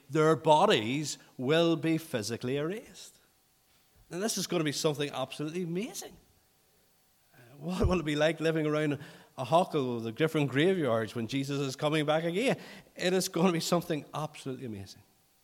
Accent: Northern Ireland, United Kingdom; I come from South Armagh.

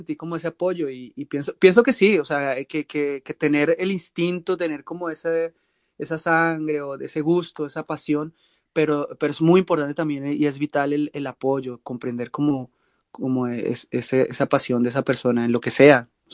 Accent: Tolima, Colombia; usted sabe cómo somos los tolimenses

